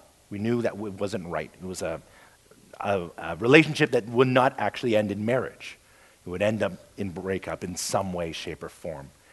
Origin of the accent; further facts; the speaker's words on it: Canada; I'm so Canadian.